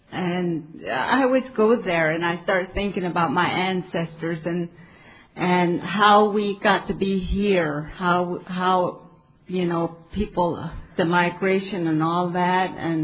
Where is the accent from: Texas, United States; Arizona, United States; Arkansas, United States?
Arizona, United States; I'm from the Diné. I'm a Diné. My father is part Hopi. My mom is part Zuni. And I'm registered with the Navajo tribe in Arizona. And we're a large tribe.